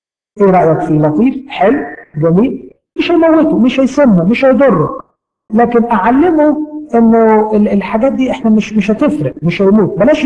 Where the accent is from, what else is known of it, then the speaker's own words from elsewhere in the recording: Egypt; الاسلوب ده من اهم الاساليب اللي احنا كمصريين الحقيقه ما تعلمناهوش.